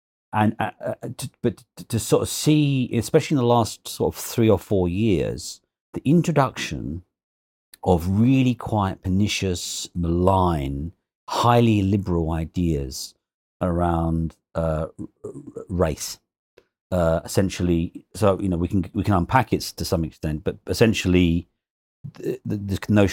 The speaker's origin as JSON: {"language": "English", "region": "London", "country": "United Kingdom", "tie": "born or raised there", "said": "I was born and bred in London, East London, young kid, grew up in a very ordinary, very poor working-class family in Hinton Hackney, East London, all right?"}